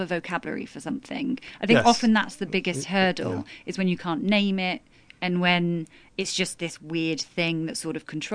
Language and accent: English; United Kingdom; how much we're British, so obviously we repress everything.